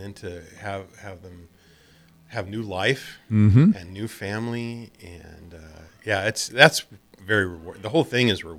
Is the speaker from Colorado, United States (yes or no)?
yes; Denver, Colorado, United States; now in Fremont, United States; Well, I am from Denver.